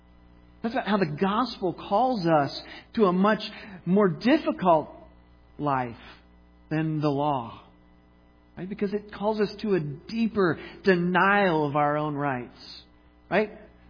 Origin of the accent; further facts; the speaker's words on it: Pittsburgh, Pennsylvania, United States; we took a trip up to Pittsburgh, my hometown, and we had dinner with some family friends.